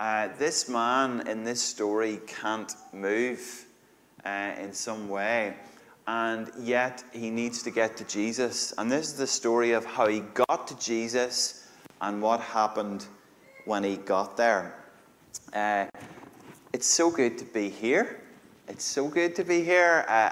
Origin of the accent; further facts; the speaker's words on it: Monaghan, Ulster, Ireland; accent: Irish; now in Northern Ireland; Do you know what's really ironic? I am Irish. I am actually Irish. I'm from Monaghan.